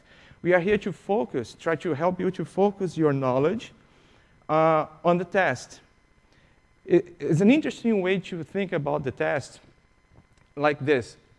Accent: Brazil; I'm from Brazil, and I started there in Brazil working with PCs, like old PCs.

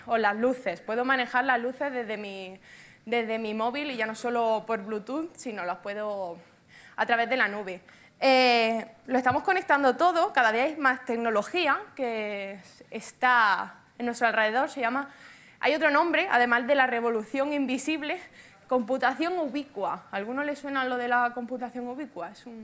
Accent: Granada, Andalusia, Spain; accent: Granada; que soy de Granada, tengo un acento, pues cerraillo, de Granada. Llevo ya 10 años viviendo fuera de Granada, entre Barcelona y Madrid y tal.

